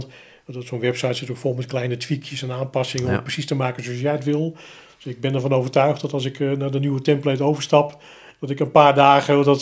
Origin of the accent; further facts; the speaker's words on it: Groningen, Netherlands; born there; Ik ben geboren in Groningen.